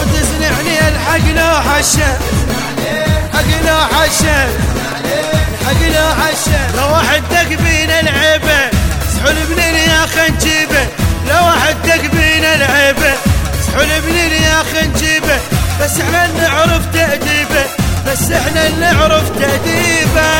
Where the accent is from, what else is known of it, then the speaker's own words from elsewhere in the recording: Iraq; اي انا عراقي ها انا عراقي انا عراقي